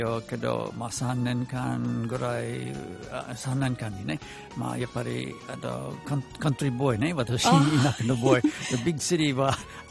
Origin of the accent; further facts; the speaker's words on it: Michigan, United States; Japanese is a second language; それはミシガン州、アメリカのミシガン州に生まれて育ったんですけど